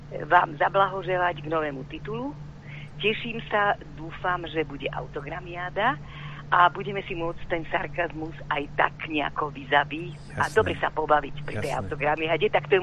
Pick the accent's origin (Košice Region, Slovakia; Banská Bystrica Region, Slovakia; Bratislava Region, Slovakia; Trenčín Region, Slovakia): Bratislava Region, Slovakia; Bratislava; som naozaj Bratislavčanka, rodená, dajme tomu aj po tých rodičoch